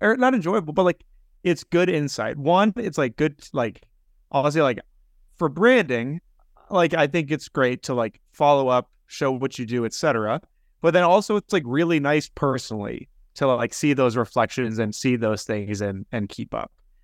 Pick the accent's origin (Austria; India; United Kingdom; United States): Austria; English is a second language; I'm from Austria. I like to stream.